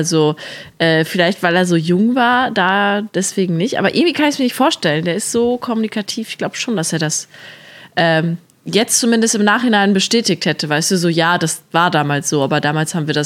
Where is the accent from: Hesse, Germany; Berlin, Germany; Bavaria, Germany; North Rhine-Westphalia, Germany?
North Rhine-Westphalia, Germany; Plettenberg; in meiner Heimatstadt Plettenberg